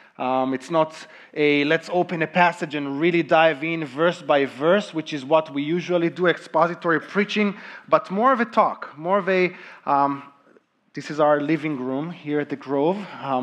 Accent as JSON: {"language": "English", "country": "Israel", "tie": "born or raised there", "said": "I was a very energetic, athletic young boy growing up in Israel"}